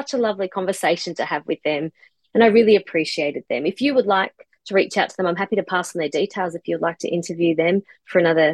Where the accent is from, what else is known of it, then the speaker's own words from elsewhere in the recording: Palestine; now in Australia; And I said, "Yes, I'm Palestinian."